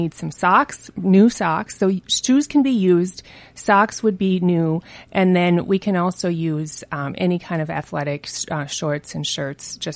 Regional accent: Senegal; now in Northfield; I have not been to Togo, but I grew up in Senegal, West Africa

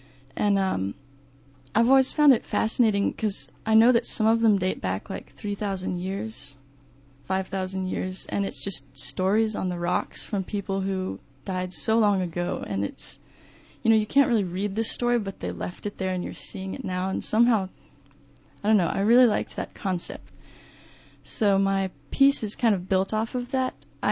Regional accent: Texas, United States; Yeah, I grew up in West Texas. It's not very populated at all. It's a really sparsely populated region because it's pretty harsh desert ecosystem out there.

